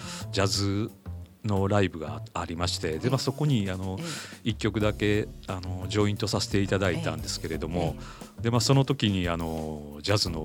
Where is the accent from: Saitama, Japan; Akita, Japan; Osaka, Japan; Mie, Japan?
Mie, Japan; now in Gifu, Japan; 私はですね、今三重県の出身なんですが、今岐阜市の方に在住しておりまして